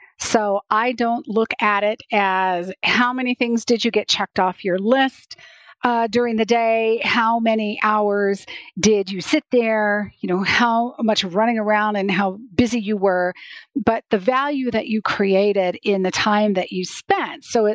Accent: Colorado, United States; I grew up in the military, in a military family. My father is a retired colonel. So I was raised on the Air Force Academy

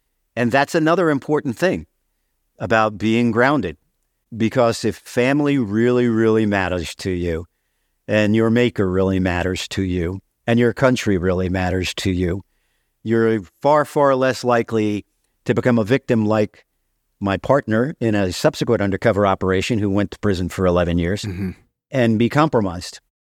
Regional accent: Staten Island, New York, United States; I grew up on Staten Island in a neighborhood called Mariner's Harbor. At the time, it was a very Italian neighborhood. There were a lot of wise guys in the neighborhood.

